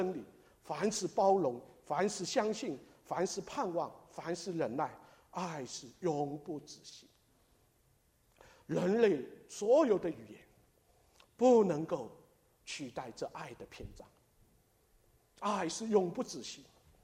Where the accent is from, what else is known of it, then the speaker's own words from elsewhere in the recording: China; 这是我们中国人所没有的。我们中国人是什么？君子报仇十年不晚。